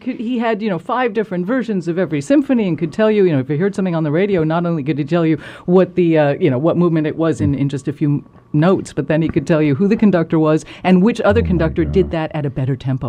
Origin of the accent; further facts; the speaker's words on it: Manhattan, New York, United States; because I grew up in Manhattan.